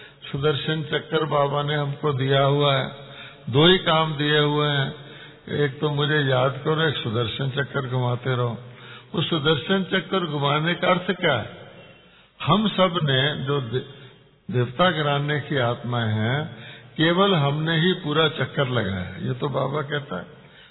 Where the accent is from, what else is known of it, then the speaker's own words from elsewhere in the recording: Belgaum, Karnataka, India; मैं कर्नाटक से आया हूँ, बेलगाम से आया हूँ, वो मेरा घर है